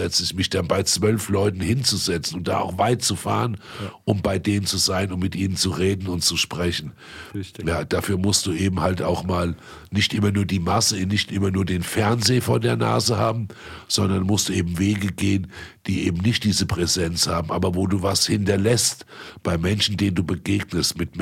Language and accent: German; Frankfurt, Hesse, Germany; Ich bin stolzer Frankfurter Botschafter, wenn ich einfach weiß, wie bunt meine Stadt ist